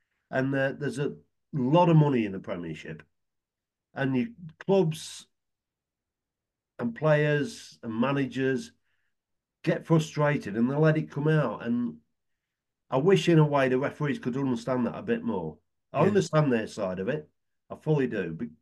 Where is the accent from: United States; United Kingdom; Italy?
United Kingdom; Boston, East Midlands; born there; I was born in Lincolnshire, a town called Boston.